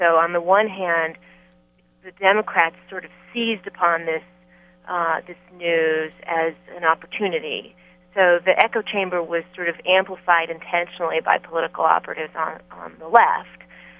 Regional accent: New York, United States; now in Newport News, United States; I'm from New York.

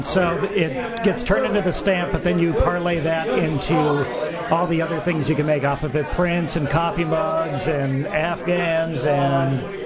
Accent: Minneapolis, Minnesota, United States; I come from Minnesota. I grew up in Minneapolis.

